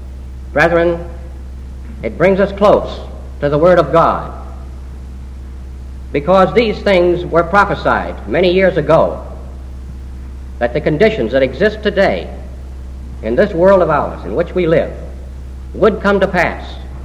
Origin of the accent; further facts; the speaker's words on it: Richmond, Virginia, United States; born there; accent: Southern; That sounds like Southern accent, with you all. But it comes natural because, as you know, I was born in Richmond.